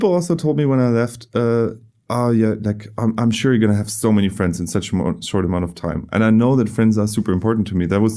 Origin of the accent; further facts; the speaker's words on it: Germany; I come from Germany.